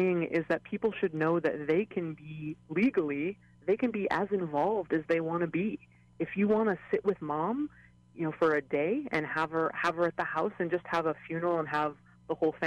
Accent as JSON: {"language": "English", "region": "Hawaii", "country": "United States", "tie": "born or raised there", "moved": "yes", "said": "I was born and raised in Hawaii"}